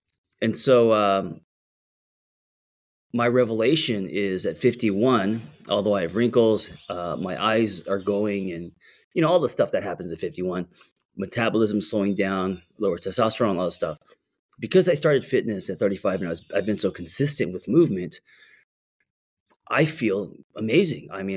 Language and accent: English; Los Angeles, California, United States; especially growing up in Los Angeles and being a screenwriter